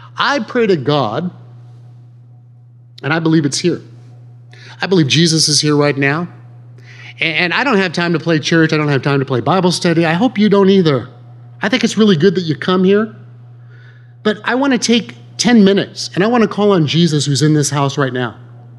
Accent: Huntington Beach, California, United States; also born or lived in England; But I'm from Huntington Beach. I was born and raised here. And at one time I lived in England

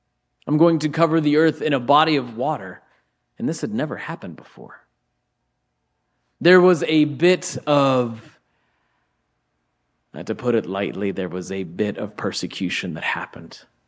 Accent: Ohio, United States; I'm from Ohio, and there's a spot in Ohio called Canton, Ohio.

